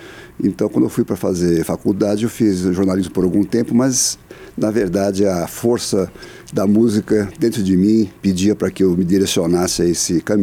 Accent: São Paulo, Brazil; sou paulista.

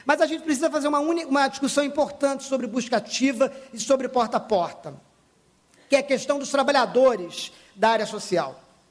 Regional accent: Niterói, Rio de Janeiro, Brazil; eu sou de Niterói e fui trabalhar no Rio.

